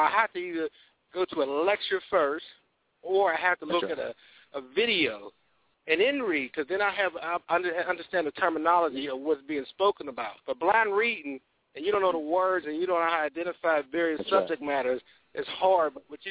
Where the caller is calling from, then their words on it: Pennsylvania, United States; I'm from Pennsylvania.